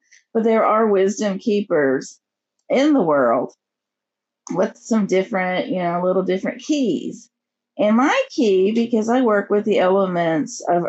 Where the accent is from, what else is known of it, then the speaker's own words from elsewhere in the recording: Appalachia, United States; I'm an Appalachian folk medicine woman, which means I'm of Cherokee and Celtic descent.